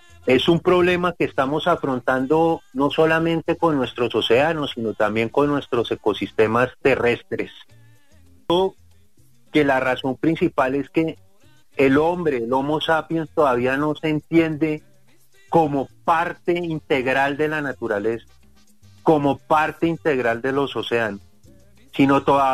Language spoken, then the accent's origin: Spanish; Bogotá, Bogotá Capital District, Colombia; also born or lived in Caribbean coast; aunque soy de Bogotá, casi toda mi vida la he pasado en la costa, principalmente en el Caribe